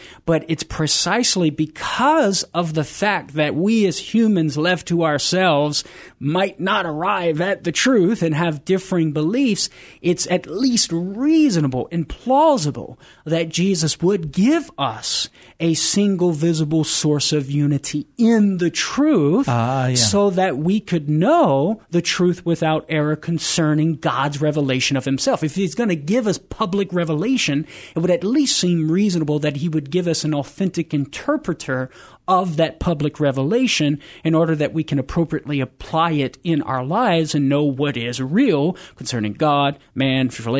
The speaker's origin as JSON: {"language": "English", "town": "Crowley", "region": "Louisiana", "country": "United States", "tie": "born or raised there", "said": "Not too far, just a little bit west of where I grew up in Crowley."}